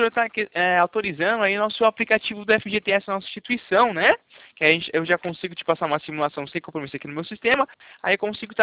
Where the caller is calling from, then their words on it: Itatiba, São Paulo, Brazil; eu falo aqui de Itatiba, interior de São Paulo